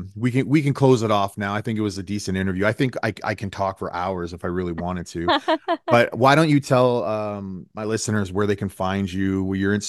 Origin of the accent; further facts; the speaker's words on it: Canada; It's going to be July 4th because I'm a Canadian.